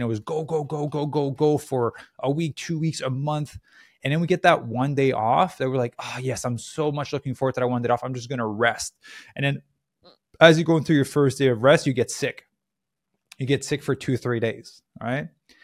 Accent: Quebec, Canada; As much as I grew up in Quebec, I despise winter.

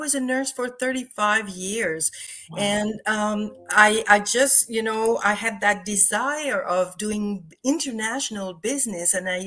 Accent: Quebec City, Quebec, Canada; also born or lived in Vancouver; I lived in Vancouver for 7 years. I'm from Quebec City, Canada, and I lived in Vancouver for 7 years

